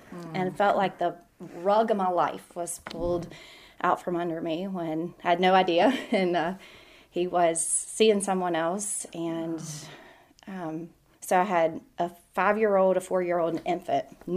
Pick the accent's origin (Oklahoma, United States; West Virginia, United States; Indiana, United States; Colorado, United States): West Virginia, United States; Baker; I am from Baker, Lost River, West Virginia. So it's about an hour away from here in West Virginia.